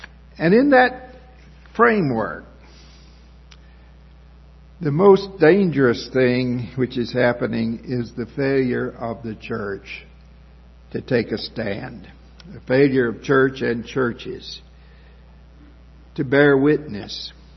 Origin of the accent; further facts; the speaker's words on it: South Carolina, United States; growing up in the Low Country